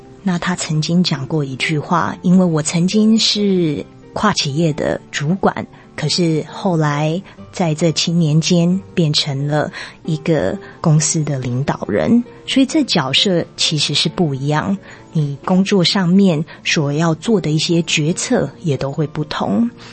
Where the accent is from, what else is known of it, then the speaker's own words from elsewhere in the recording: United States; 虽然我本身是个美国长大的小孩